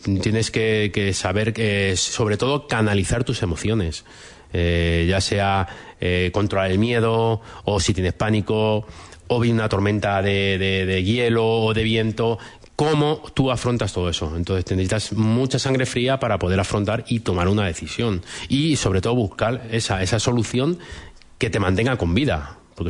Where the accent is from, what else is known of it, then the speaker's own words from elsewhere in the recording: Cuenca, Castilla-La Mancha, Spain; Yo soy de Cuenca.